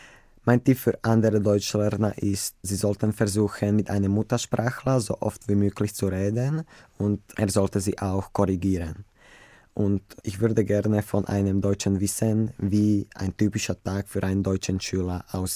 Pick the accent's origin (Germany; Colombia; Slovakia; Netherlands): Slovakia; German is a second language; Ich komme aus der Slowakei. Ich bin im Jahr 2001 geboren.